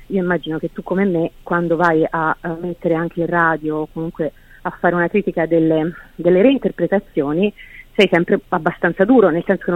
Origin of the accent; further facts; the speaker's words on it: Tuscany, Italy; Esatto, sono della Val di Chiana.